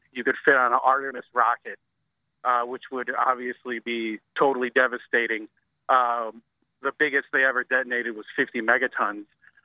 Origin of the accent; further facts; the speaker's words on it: Serbia; and I'm from Serbia